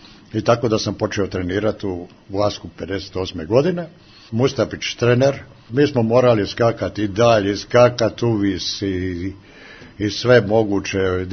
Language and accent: Croatian; Dalmatia, Croatia; Ja sam Dalmatinac, ne trčim ja toliko.